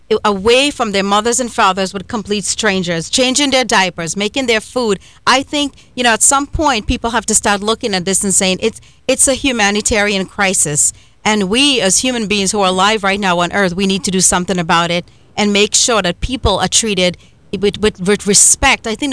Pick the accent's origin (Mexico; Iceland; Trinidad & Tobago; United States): Trinidad & Tobago; I always say that I'm from, you know, the Caribbean. I'm from Trinidad and Tobago.